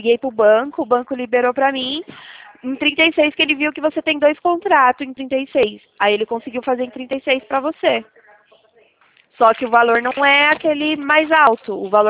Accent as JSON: {"language": "Portuguese", "town": "Sorocaba", "region": "São Paulo", "country": "Brazil", "said": "Sou de Sorocaba."}